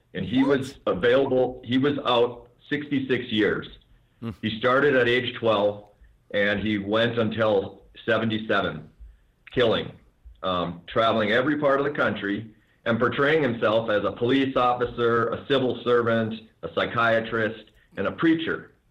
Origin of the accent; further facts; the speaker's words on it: Montana, United States; ended up in my home state, Montana.